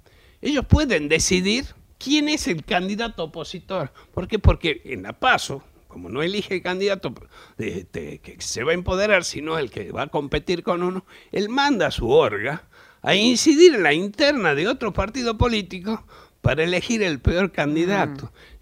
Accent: Salta, Argentina; Soy de Salta y hago falta.

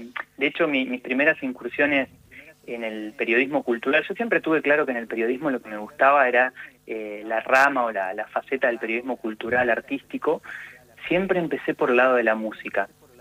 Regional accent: Santa Fe, Argentina; Los santafesinos, bueno, como cualquier habitante de nuestro país, tenemos nuestra tonada, nuestro cantito

